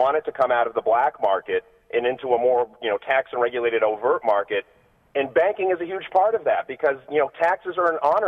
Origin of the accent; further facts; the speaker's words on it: Massachusetts, United States; I grew up in Massachusetts and skied 93 my whole life